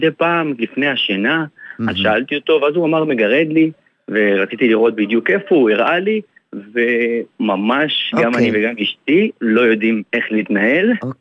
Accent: Central Israel, Israel; אני מהמרכז

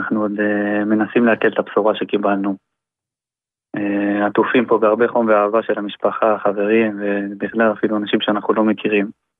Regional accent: Jerusalem, Jerusalem District, Israel; אנחנו מירושלים, מפסגת זאב.

